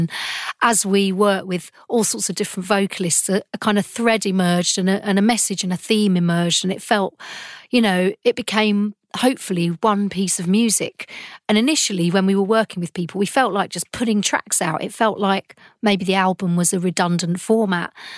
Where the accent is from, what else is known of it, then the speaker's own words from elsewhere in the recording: London, United Kingdom; I was born and brought up in London. This is my hometown, my amazing city, harsh city, cruel city, but also a pretty brilliant place to live in many ways.